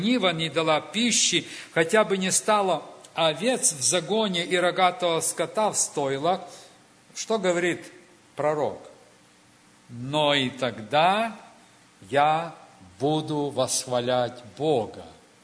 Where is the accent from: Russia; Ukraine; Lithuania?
Ukraine; это не потому, что я украинец, поэтому такой упертый